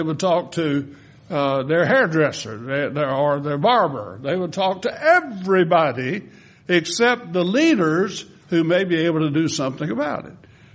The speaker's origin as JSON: {"language": "English", "town": "Winnfield", "region": "Louisiana", "country": "United States", "tie": "born or raised there", "said": "I grew up in Wynn Parish. Okay, so they had their own little collection of sayings, right? Winfield, my hometown."}